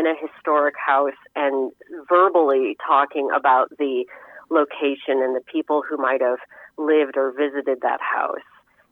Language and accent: English; Rockford, Illinois, United States; at a living history village where I grew up in Rockford, Illinois.